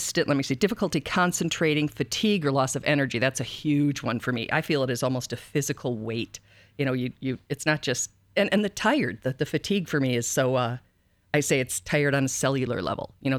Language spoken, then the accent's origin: English; Wisconsin, United States; Right. I'm from Wisconsin. There is no, you know, our winter lasts pretty much always.